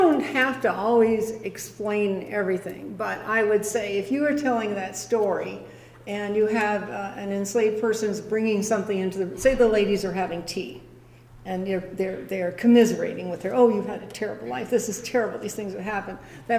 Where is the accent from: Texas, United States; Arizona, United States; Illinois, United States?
Illinois, United States; Chicago; I'm a Chicagoan too, so I had my ideas about the South before I got here too.